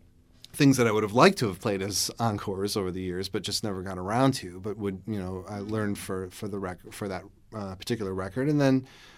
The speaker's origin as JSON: {"language": "English", "town": "Buffalo", "region": "New York", "country": "United States", "tie": "born or raised there", "said": "And growing up in Buffalo"}